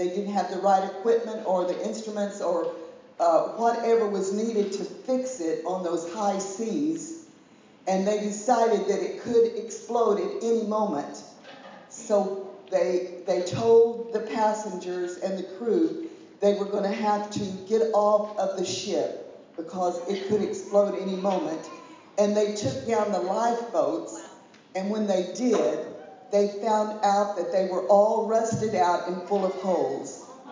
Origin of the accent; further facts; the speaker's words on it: San Diego, California, United States; Now, I'm from San Diego. It's a beautiful city.